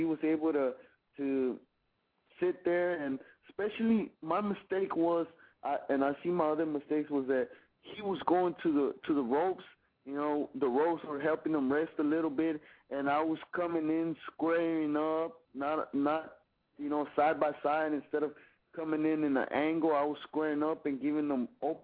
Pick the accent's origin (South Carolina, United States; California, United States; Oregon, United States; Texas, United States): Texas, United States; Houston; it's a great feeling just to be in there in front of my home here in Houston, in front of my hometown fans.